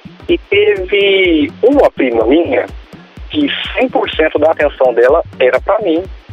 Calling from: Igarapava, São Paulo, Brazil; Eu sou de Igarapava, interior de São Paulo.

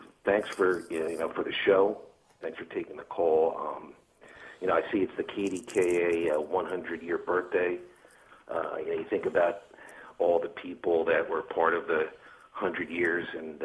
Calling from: New Jersey, United States; New Jersey.

